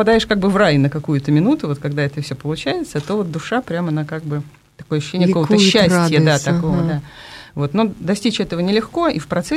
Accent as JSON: {"language": "Russian", "town": "Zelenograd", "region": "Moscow", "country": "Russia", "tie": "born or raised there", "said": "все детство я родилась и провела в Зеленограде. Это такой далекий район Москвы."}